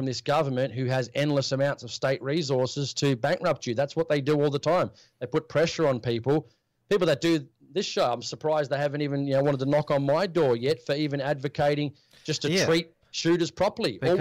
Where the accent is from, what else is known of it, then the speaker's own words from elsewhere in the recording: New South Wales, Australia; You know, my family voted Labor. I'm from Western Sydney. That's Labor heartland.